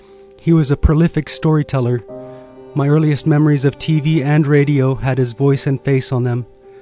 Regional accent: Nabuskak, Alaska, United States; I'm from Nabuskak, Alaska.

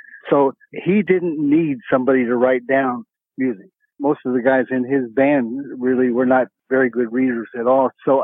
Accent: Kentucky, United States; also born or lived in Cincinnati; I was born in Kentucky in a very small town, and when I was pretty young, I think I showed my parents an interest in music. I went to a high school in Louisville

